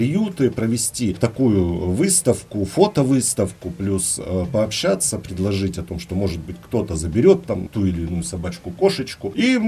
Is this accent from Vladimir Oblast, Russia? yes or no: no; Rostov Oblast, Russia; Сам я из Ростовской области.